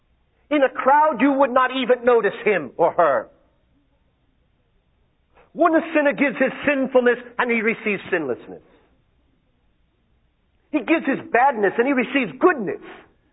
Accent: Brooklyn, New York, United States; They grow on vines? I'm from Brooklyn, you know.

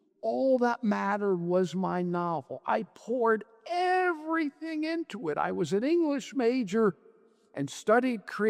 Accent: Miami Beach, Florida, United States; also born or lived in Europe; Well, I graduate college and I move back to Miami Beach. I grew up in Miami Beach.

